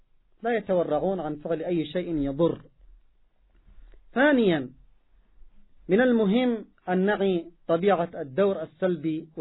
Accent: Yemen; عندنا في اليمن وفي غير اليمن الجهات المعنية تقدم النصائح والإرشادات

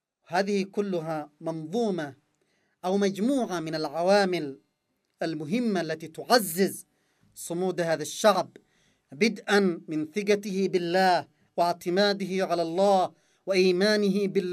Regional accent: Yemen; نحن كيمنيين، كشعب يمني، نحن المعنيون بأمرنا

